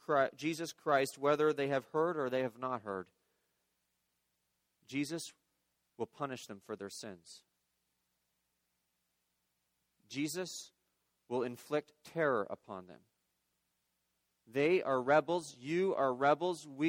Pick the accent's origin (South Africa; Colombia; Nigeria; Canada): Canada; Guelph, Ontario; also born or lived in Kentucky, United States; We're originally from Guelph. My wife and I grew up in Guelph. We spent 4 years in Kentucky, spent a year in Louisville.